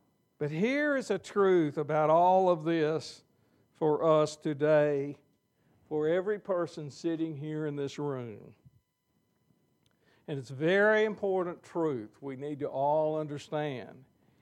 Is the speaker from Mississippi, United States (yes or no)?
yes; Mississippi, United States; I guess I'm from Mississippi and I have to do that.